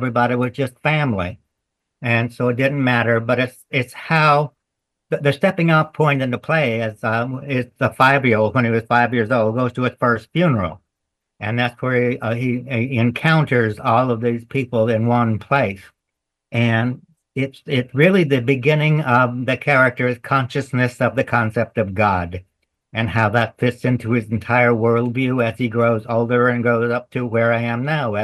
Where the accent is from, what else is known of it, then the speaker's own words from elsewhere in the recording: Michigan, United States; also born or lived in North Carolina; So, see, I was born in North Carolina. But when we were four, my stepfather moved us to Michigan, and I really grew up in Michigan.